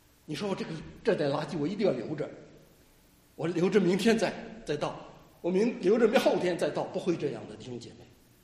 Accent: Hebei, China; 因为刚才姐妹介绍我是河北的哈，河北的话呢我们北方过年

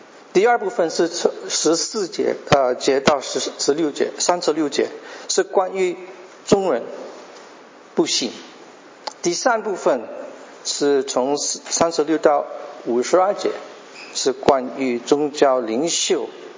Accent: Canada; 你们大部分的人都知道我是在一个小镇长大的。50年前的加拿大和今天的加拿大文化是差得远的。那时候加拿大不是一个多元文化的国家。像我这样的人经常会受那个欺负

